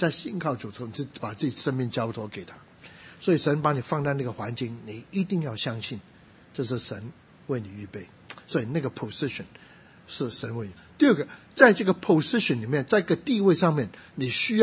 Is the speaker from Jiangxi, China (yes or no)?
no; Guangdong, China; 其实我们广东人不喜欢用这个，不会用这个